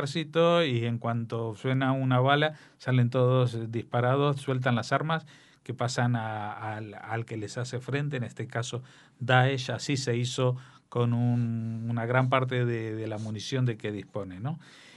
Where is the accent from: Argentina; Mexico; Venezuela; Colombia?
Argentina; como se dice en mi tierra, en la Argentina